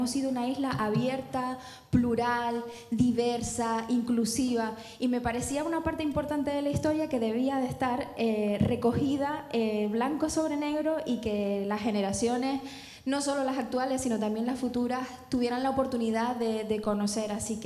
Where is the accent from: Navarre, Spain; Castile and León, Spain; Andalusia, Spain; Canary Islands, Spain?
Canary Islands, Spain; soy tinerfeña y me siento muy orgullosa de donde soy